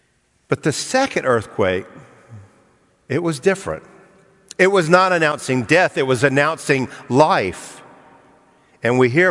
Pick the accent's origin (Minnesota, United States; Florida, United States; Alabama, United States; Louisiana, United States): Alabama, United States; Birmingham; Birmingham, Alabama, my hometown during my high school years.